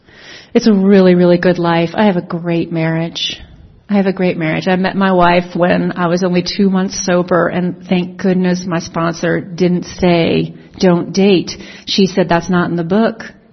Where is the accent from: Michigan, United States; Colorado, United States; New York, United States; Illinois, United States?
New York, United States; And look, I'm a New Yorker who was like an atheist.